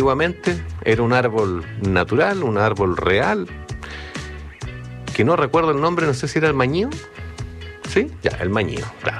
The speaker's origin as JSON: {"language": "Spanish", "country": "Chile", "said": "Pero como buenos chilenos aprendimos a cosechar antes de la fecha"}